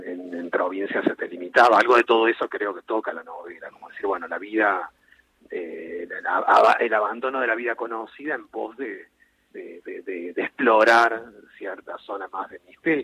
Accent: Córdoba, Argentina; Yo soy cordobés.

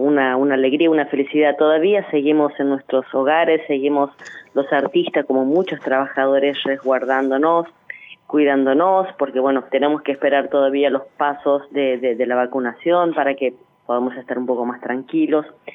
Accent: Argentina; feliz día de nuestros derechos como argentinos

